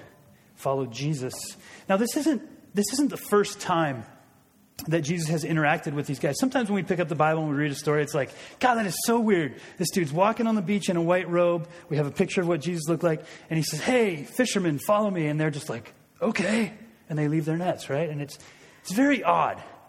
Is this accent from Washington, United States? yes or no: yes; Seattle, Washington, United States; I love to fish. And I've fished since I was a little boy. I grew up in Seattle.